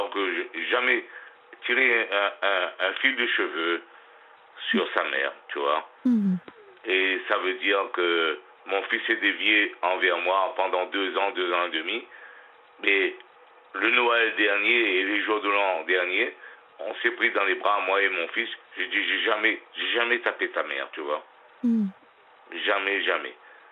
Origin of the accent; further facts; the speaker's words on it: Réunion; accent: Réunionese; Et parce que je suis d'origine de l'île de La Réunion, hein, je suis réunionnais.